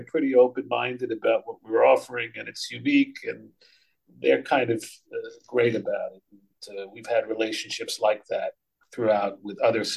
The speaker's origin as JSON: {"language": "English", "town": "White Plains", "region": "New York", "country": "United States", "moved": "yes", "lives_now": "Moscow, Russia", "said": "16 years ago, I moved to Moscow, but obviously I'm from New York, from White Plains, which is a little bit south of you guys."}